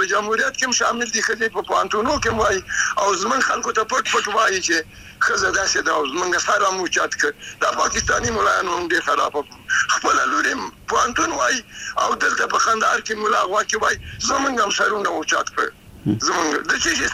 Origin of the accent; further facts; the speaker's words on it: Afghanistan; نو دوی باید چې زه افغان یم